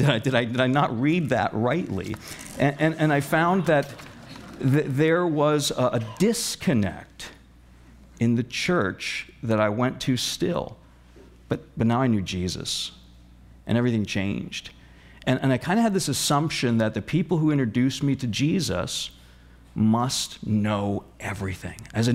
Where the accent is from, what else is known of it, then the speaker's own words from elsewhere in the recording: Northeast, United States; So I'm from the Northeast, so forgive me if there are pieces of this that can sound a little edgy.